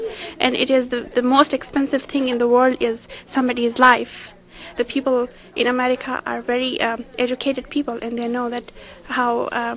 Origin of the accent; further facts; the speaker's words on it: Afghanistan; now in United States; I'm from Afghanistan.